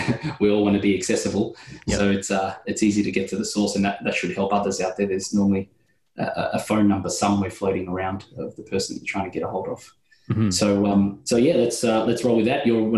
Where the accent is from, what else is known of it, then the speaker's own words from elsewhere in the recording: Australia; accent: Australian; I'm all the way down here in Australia. You can probably tell by my accent.